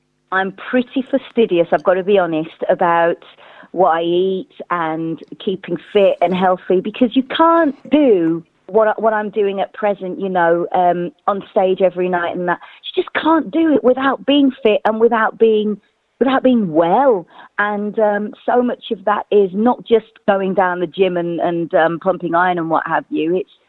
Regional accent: Wolverhampton, West Midlands, United Kingdom; moved away as an adult; now in London, United Kingdom; Yes, I was. Yeah, born and raised in Wolverhampton. And then left there when I went and did my degree and then came to London to pursue music.

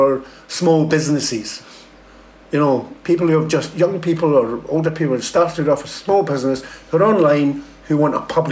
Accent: Scotland, United Kingdom; if you can get, being Scottish, you can get somebody else to pay for it, why not?

